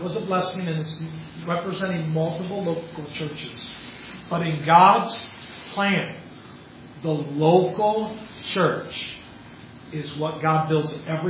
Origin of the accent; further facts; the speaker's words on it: United States; I'm from the States, United States